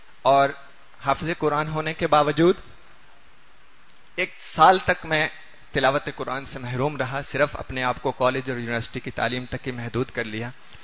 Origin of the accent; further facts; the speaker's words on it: Bhakkar, Punjab, Pakistan; میں ڈسٹرکٹ بھکھر سے آیا ہوں.